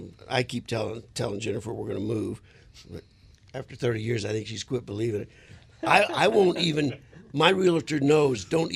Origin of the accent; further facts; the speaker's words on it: Louisiana, United States; I'm originally from South Louisiana.